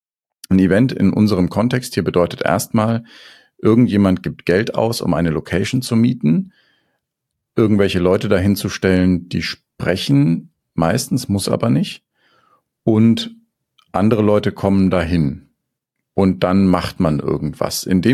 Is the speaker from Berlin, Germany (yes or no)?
no; Nuremberg, Bavaria, Germany; Ich bin ja ursprünglich in Nürnberg mal groß geworden.